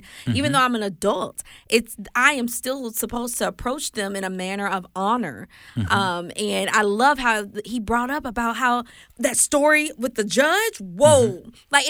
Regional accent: the South, United States; Well, the ma'am part is because I'm from the South.

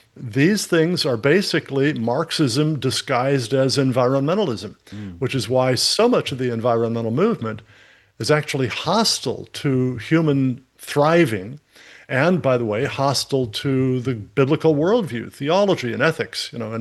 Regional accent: United States; And you know, from my perspective as an American, we live in a very wealthy country.

